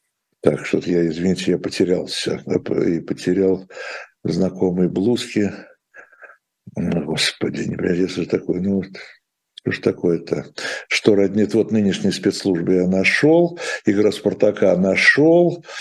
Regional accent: Lviv, Lviv Oblast, Ukraine; born there; Ну, я родился во Львове, действительно, но я не считаю себя украинцем.

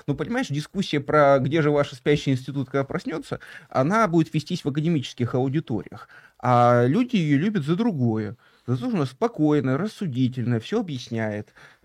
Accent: Yekaterinburg, Sverdlovsk Oblast, Russia; я сам из Екатеринбурга прекрасно знаю, что вот там про всех местных политиков

